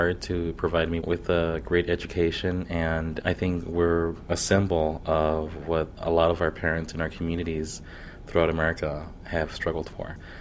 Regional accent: Chicago, Illinois, United States; I'm from Chicago, Illinois.

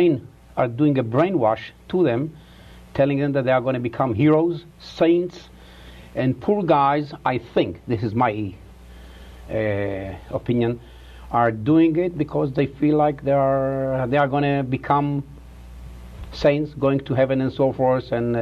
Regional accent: Tel Aviv, Tel Aviv District, Israel; born there; English is a second language; Frankly talking, I am also a Palestinian. I was born in Tel Aviv, and my birth certificate and my birth certificate says Palestine.

